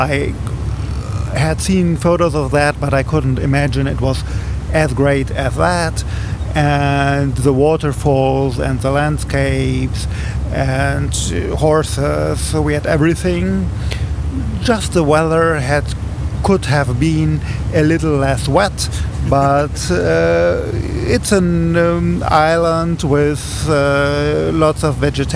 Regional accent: Germany; English is a second language; I come from Germany.

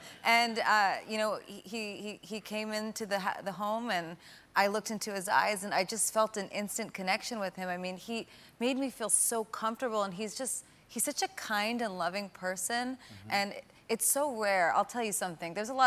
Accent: East Coast, United States; And we're both Italian and we're from the East Coast, so, you know, that's what you do.

